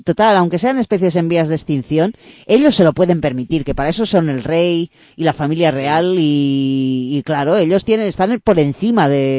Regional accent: Spain; Hacia España y hacia todos los españoles, sí. Que somos todos los españoles

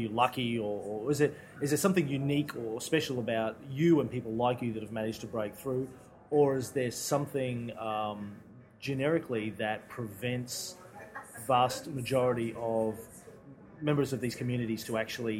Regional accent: Bundaberg, Queensland, Australia; moved away; also born or lived in Melbourne, Australia; I grew up in Bundaberg, which was I think it had the highest unemployment per capita when I left there in 1988. I moved to Melbourne to go where the opportunities were, right?

